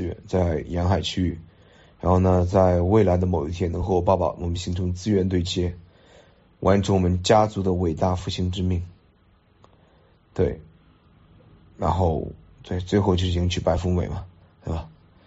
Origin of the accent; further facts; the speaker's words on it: Henan, China; 我是河南人，对吧？